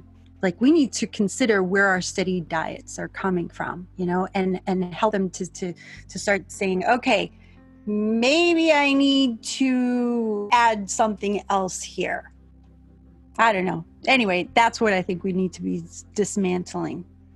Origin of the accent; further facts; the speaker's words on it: New York, United States; I don't know if it was growing up in New York and then being in the military, but I've been insulted a lot, you know, because New Yorkers, they like to name call and label.